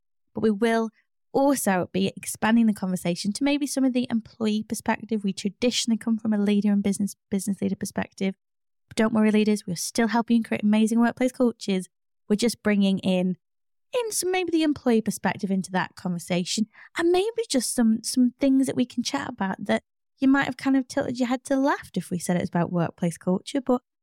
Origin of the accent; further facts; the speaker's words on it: Wales, United Kingdom; Fun fact, I grew up in Wales. Bet you didn't know that, did you?